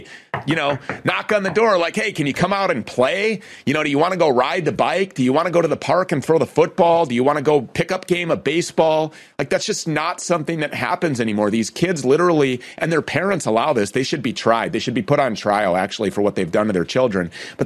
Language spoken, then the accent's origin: English; United States; And being an American growing up in America